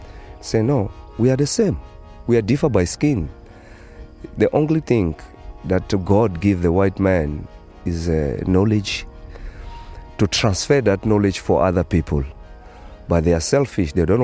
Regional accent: Johannesburg, Gauteng, South Africa; English is a second language; also born or lived in Sabi; I born here in Sabi, but I grew up in South Africa. I left the country in the early 80s. I went to South Africa just because of civil war. I was so young, my grandmother's got a home there in Johannesburg. I spent my 11 years in South Africa.

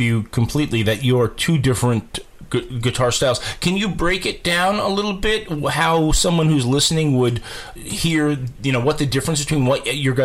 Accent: New York City, New York, United States; So, I grew up in the New York City area, and those records, those … album, were on the radio, just constantly here.

